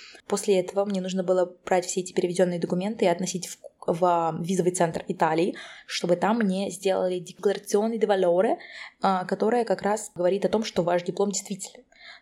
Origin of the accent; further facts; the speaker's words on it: Volgograd, Volgograd Oblast, Russia; В это время я жила у друзей в Москве, ездила к родителям в Волгоград, потому что я из Волгограда.